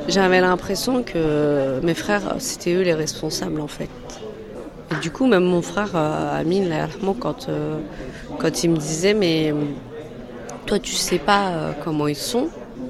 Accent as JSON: {"language": "French", "town": "Sidi Kacem", "region": "Rabat-Salé-Kénitra", "country": "Morocco", "tie": "born there", "said": "Je suis née au Maroc, dans un petit village qui s'appelle Sidi Qassem. Voilà, c'est entre Fès et Meknès. Donc, je suis une blédard"}